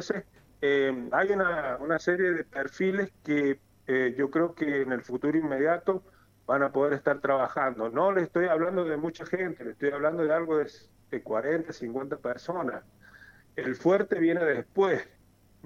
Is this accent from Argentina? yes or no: yes; San Juan, Argentina; soy de acá de San Juan, soy de Hatcher en realidad